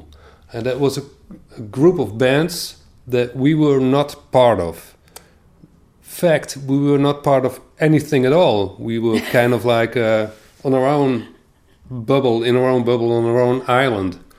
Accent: eastern Netherlands, Netherlands; now in Amsterdam, Netherlands; I'm from a farmer country, east of Holland.

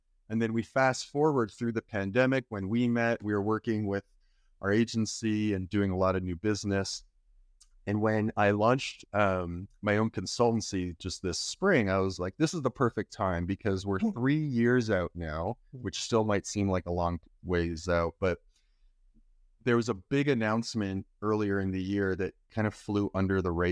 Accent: Toronto, Ontario, Canada; You know, I grew up in Toronto, which is the most multicultural city in the world, according to the UN.

